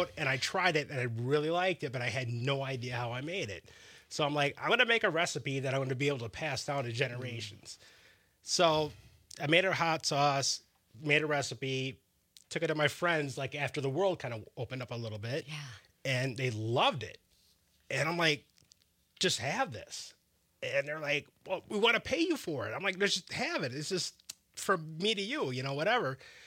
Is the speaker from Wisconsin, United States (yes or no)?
yes; Wisconsin, United States; Yeah, so I'm born and raised in Wisconsin. My mother is from Wisconsin. My grandmother, migrated to Wisconsin, so we're like three generations deep, like back to the 30s.